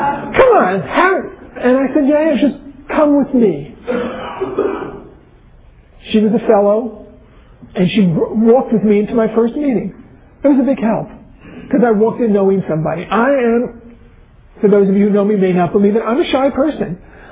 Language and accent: English; New York City, New York, United States; I was born and raised in New York City.